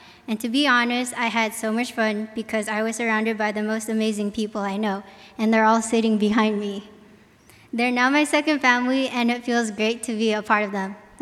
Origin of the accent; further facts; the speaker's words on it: Philippines; Keep in mind, there are around 20 of us and we're all Filipino, so it looked like she adopted 20 kids.